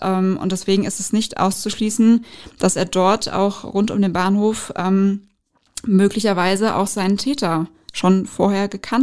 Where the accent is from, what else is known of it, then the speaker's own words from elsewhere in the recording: Hesse, Germany; ich bin hier in der Region groß geworden